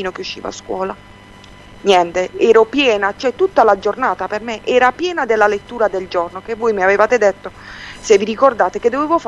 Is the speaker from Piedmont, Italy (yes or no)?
no; Foggia, Apulia, Italy; Poi siamo tornati a Foggia, noi siamo di Foggia, siamo tornati a Foggia.